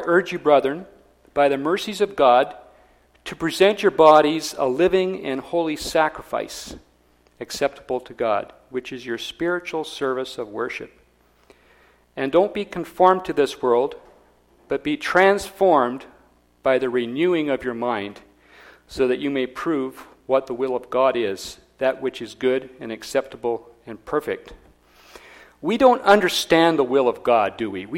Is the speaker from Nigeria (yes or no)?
yes; Nigeria; I got to know all kinds of missionary buddies that I grew up with out in Nigeria